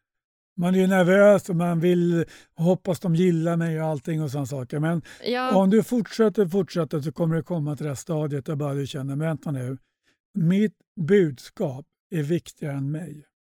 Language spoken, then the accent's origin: Swedish; Sweden; när jag är hemma i Sverige så kanske inte jag hinner träna så mycket.